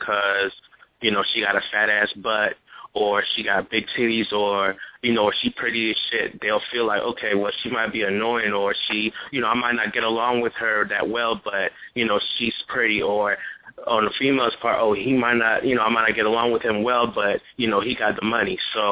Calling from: Gaithersburg, Maryland, United States; All right, so … I'm calling from Gaithersburg, Maryland.

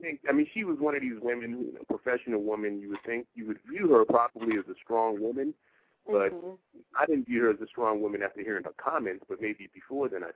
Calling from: New Jersey, United States; Calling from New Jersey.

